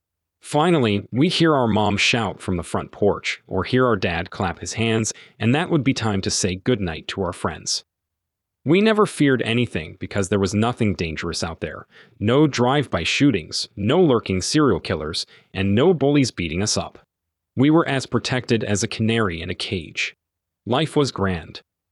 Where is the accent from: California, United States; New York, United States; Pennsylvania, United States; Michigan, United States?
California, United States; Los Angeles; I grew up in East LA, and it was in no way as dangerous as America today.